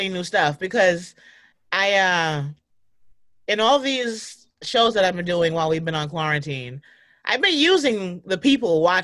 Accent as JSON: {"language": "English", "town": "Bronx", "region": "New York", "country": "United States", "tie": "born or raised there", "said": "I was back in the home that I grew up in the Bronx."}